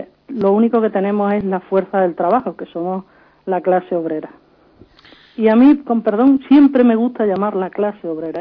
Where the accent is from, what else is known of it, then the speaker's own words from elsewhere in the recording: Extremadura, Spain; porque en Extremadura en concreto somos la región europea, la novena región europea, con más paro femenino de toda Europa